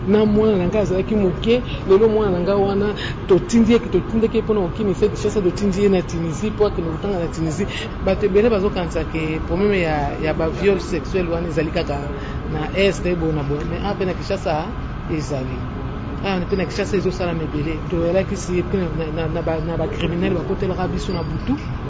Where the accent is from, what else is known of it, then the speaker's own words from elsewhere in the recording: Kinshasa, DR Congo; Je suis de Kinshasa.